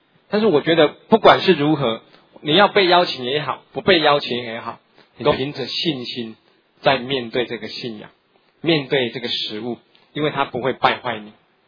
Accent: Taiwan; 台湾最有名的宋钢钉，那就是我们的家乡

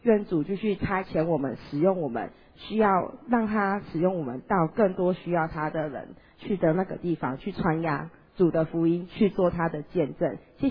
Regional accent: Taiwan; 我从台湾来。

